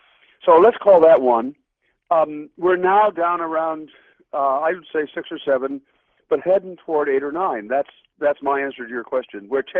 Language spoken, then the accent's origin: English; United States; When I was growing up in America in the 1950s